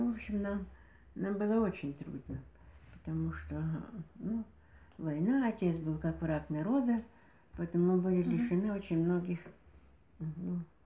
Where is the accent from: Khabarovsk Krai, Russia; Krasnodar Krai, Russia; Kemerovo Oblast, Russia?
Kemerovo Oblast, Russia; Sosnovka; born there; Так, я родилась в деревне Сосновка, тогда был Беловский район, сейчас Гурьевский район, 10 июля 1932 года.